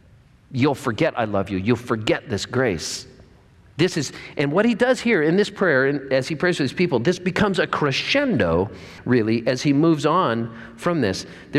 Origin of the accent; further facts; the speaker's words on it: California, United States; it took 3 years before we felt at home in the Rogue Valley because we're from California.